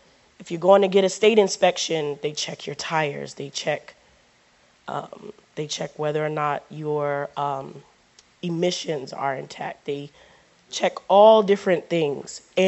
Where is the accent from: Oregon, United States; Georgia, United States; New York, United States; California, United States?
New York, United States; I grew up in New York